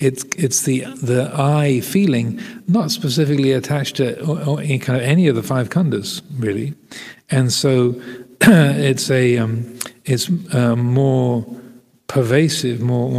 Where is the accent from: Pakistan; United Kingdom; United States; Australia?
United Kingdom; I'm a man, I'm a British, I'm a monk